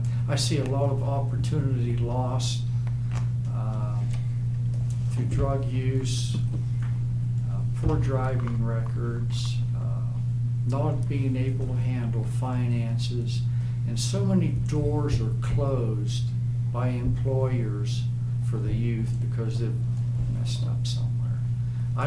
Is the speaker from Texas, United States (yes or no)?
no; Weirton, West Virginia, United States; The town that I was raised in, I'm from Weirton, West Virginia, part of the Rust Belt